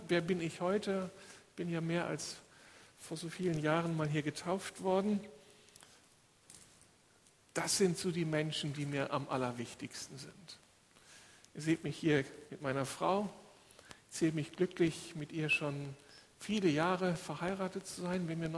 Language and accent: German; Moers, North Rhine-Westphalia, Germany; Ich komme eigentlich aus Mörs mit meiner Familie.